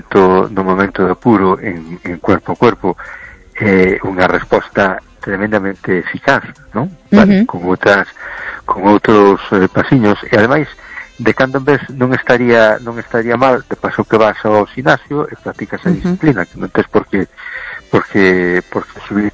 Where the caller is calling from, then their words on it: Cologne, North Rhine-Westphalia, Germany; de Colonia. ¿Qué tal estamos?